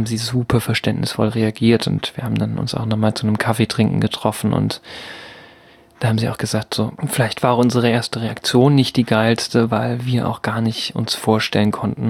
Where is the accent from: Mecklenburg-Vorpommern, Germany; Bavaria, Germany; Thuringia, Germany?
Thuringia, Germany; Altenburg; born there; in Altenburg bewegt habe, meine Geburtsstadt.